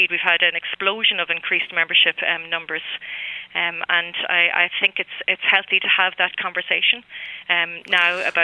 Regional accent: Ireland

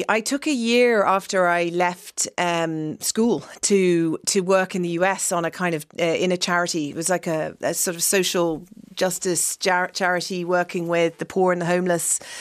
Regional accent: Northern England, United Kingdom; also born or lived in Scotland; now in Ireland; I was born in Scotland. I was raised in the north of England. And then I used to come here on holiday as a child because we had obviously Irish family.

